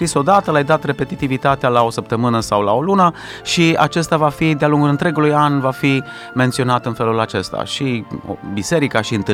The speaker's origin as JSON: {"language": "Romanian", "country": "Romania", "said": "unii dintre noi suntem mai disciplinați prin naștere, prin moștenire, ca români puțin suntem așa, aici vorbim de nemți și alte nații din acestea care sunt mai planificate"}